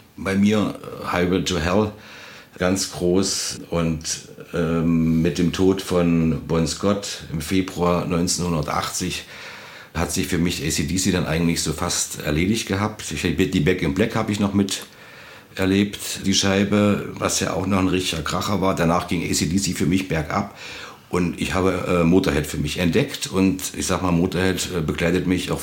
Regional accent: Dessau, Saxony-Anhalt, Germany; ich bin in Dessau groß geworden

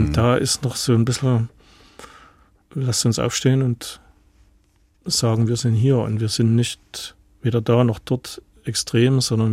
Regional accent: Annaberg, Saxony, Germany; also born or lived in Freiberg; Also ich bin in Annaberg aufgewachsen und dann in Freiberg als Jugendlicher, junger Erwachsener.

